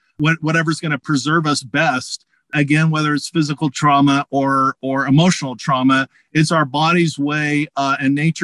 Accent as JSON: {"language": "English", "region": "California", "country": "United States", "said": "I am from Southern California"}